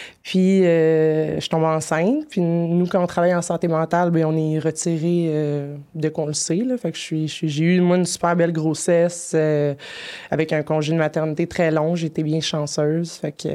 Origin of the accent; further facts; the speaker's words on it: Quebec, Canada; petite vie banale de fille de la Rive-Sud, de … on peut pas être plus québécois que ça